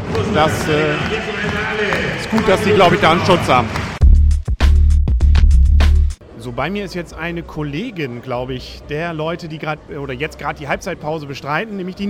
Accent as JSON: {"language": "German", "town": "Kiel", "region": "Schleswig-Holstein", "country": "Germany", "said": "Als Kieler muss ich gestehen, bin ich natürlich auch so ein bisschen für Kiel"}